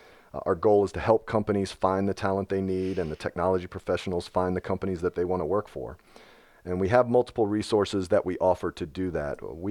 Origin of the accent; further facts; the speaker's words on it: Atlanta, Georgia, United States; I'm from Atlanta, so I was at least in the area when that happened.